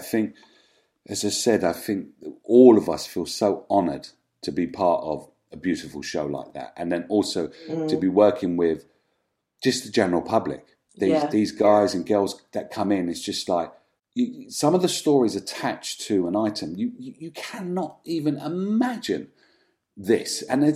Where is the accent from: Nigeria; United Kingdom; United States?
United Kingdom; London; I was born and bred in Hackney, and grew up with my mum and my brother on a council estate in Stoke Newington stroke Clapton. It was on Caesnuff Road. It was right between the two.